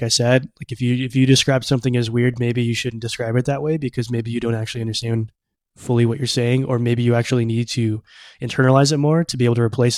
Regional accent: Minnesota, United States; So, like, I tell people I'm from Minneapolis, but I actually grew up in a smaller town near Minneapolis, and it just kind of saves the whole like, oh, I've never heard of it.

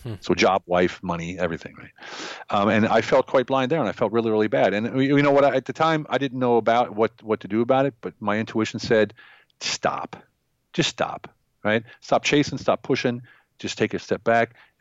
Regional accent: United States; moved away; I'm American and I'm overseas, so it's really hard to get a really good burger.

